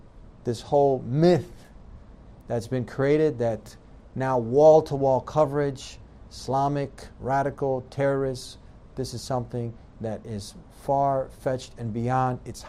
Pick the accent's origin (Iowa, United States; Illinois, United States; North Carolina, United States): Illinois, United States; Chicago; You know, just in Chicago, my hometown, we just had 40. We just had a mass shooting.